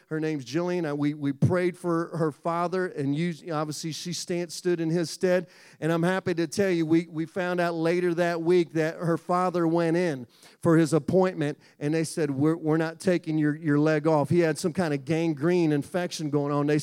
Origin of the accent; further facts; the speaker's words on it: Columbus, Ohio, United States; at the end of the first week in Columbus, Ohio, my hometown